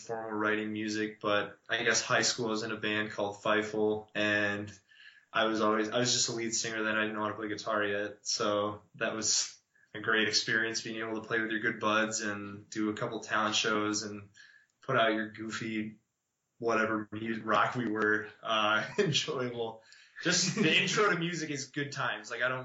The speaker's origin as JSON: {"language": "English", "town": "Grand Rapids", "region": "Michigan", "country": "United States", "said": "Well, about myself, I'm from Grand Rapids, Michigan."}